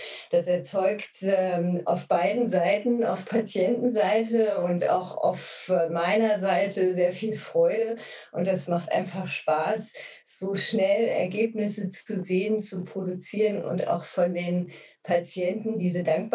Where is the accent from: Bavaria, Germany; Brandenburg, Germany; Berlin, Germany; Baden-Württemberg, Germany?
Brandenburg, Germany; Ich bin in einer Landarztpraxis im Spreewald groß geworden